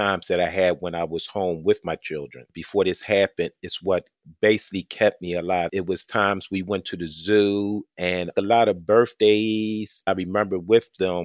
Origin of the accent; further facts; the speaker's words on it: Philadelphia, Pennsylvania, United States; Yes, I grew up in Southwest Philly. 10 siblings, 5 brothers and 5 sisters, close-knit family.